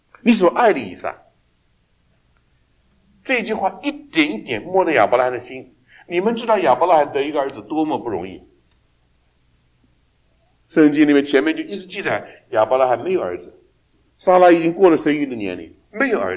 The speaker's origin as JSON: {"language": "Chinese", "country": "China", "said": "我们中国人说一鼓作气，再而竭，三而衰。"}